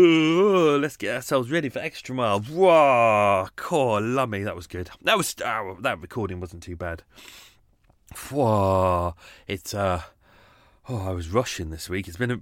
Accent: United Kingdom; Coffee, yes, because I'm British it'll be instant coffee.

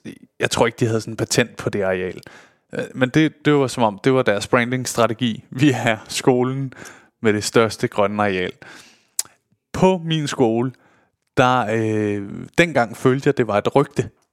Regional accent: Solrød, Zealand, Denmark; Vi er begge to fra Solrød af.

